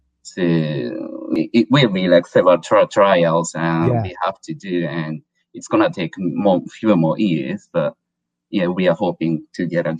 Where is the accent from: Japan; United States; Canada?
Japan; Yeah, I'm from Japan, yeah, and it's like 9:30 now